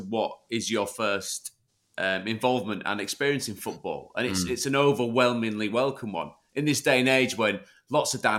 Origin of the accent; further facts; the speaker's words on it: Hull, Yorkshire and the Humber, United Kingdom; I was born and bred in Hull